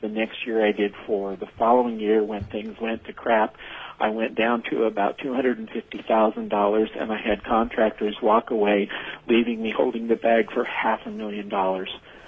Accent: Palmer, Alaska, United States; I've lived in Alaska for 54 years. Again, I'm from Palmer

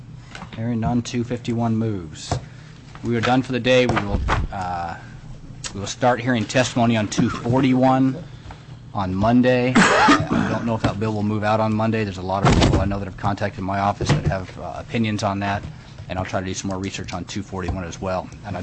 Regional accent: Naknek, Alaska, United States; I grew up in Naknek

